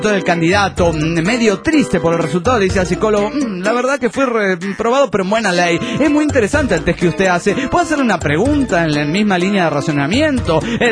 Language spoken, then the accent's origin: Spanish; Toluca, State of Mexico, Mexico; de Toluca, México.